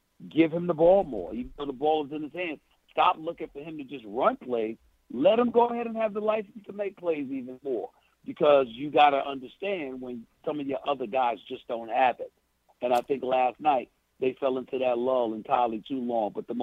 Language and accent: English; New York City, New York, United States; I mean, I'm from Hollis, Queens, my man.